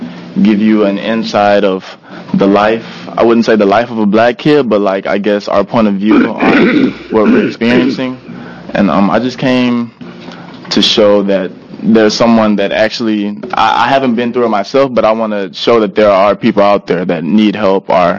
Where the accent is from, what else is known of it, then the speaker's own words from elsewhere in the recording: Texas, United States; I grew up in Texas, they were really drug orientated